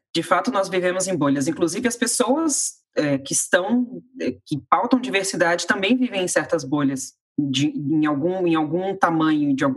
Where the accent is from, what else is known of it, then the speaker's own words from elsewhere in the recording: Brasília, Federal District, Brazil; não tenho origem periférica, então eu vim de uma classe média baixa, mas tinha aí alguma condição. Originalmente eu sou de Brasília, né? Do Distrito Federal